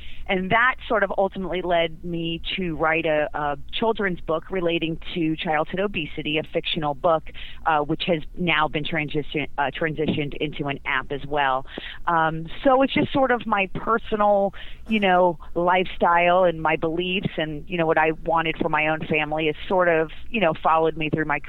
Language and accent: English; Florida, United States; now in San Diego, United States; Yeah, I grew up in South Florida in the Fort Lauderdale, Miami area, but I've been in San Diego about, I would say, 14 years now.